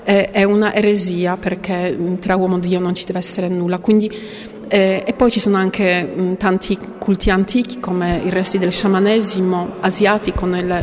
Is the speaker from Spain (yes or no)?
no; Poland; perché Ucraina è un paese libero, e sta difendendo anche la Polonia, il mio paese, sta difendendo anche le Repubbliche Baltiche, sta difendendo anche l'Europa.